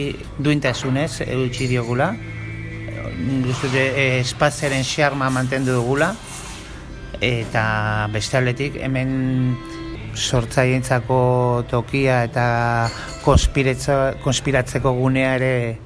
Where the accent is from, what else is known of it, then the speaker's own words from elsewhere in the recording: San Sebastián, Basque Country, Spain; nik 17 urte dara mazkidala hemen, baina ni jatorriz grosekoa naiz, groseroa, esaten dugun bezala.